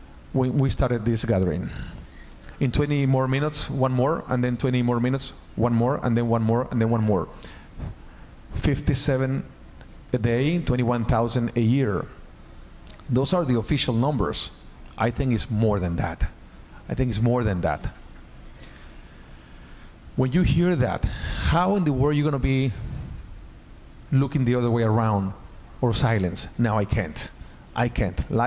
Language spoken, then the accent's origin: English; Mexico; now in United States; I'm from Mexico. I love Mexico.